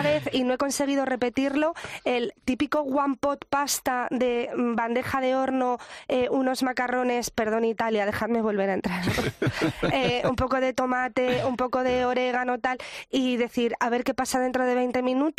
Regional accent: Madrid, Community of Madrid, Spain; born there; Yo nací en Madrid, mi familia materna es de Menorca

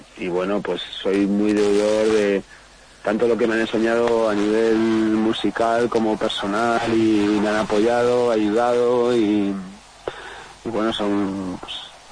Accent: Madrid, Community of Madrid, Spain; born or raised there

